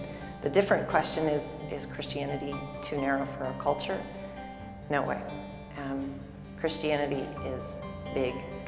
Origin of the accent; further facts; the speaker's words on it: Maryland, United States; I was raised in Maryland in a really loving family that never ever went to church.